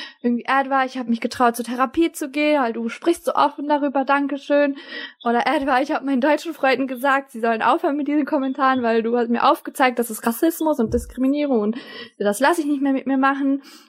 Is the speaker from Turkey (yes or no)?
yes; Turkey; Ich bin Hijabi, aber trage einen Turban, das passt irgendwie auch nicht. Ich bin Türkin und habe die ganze Welt bereist, es passt irgendwie auch nicht. Ich bin Muslima, aber voll feministisch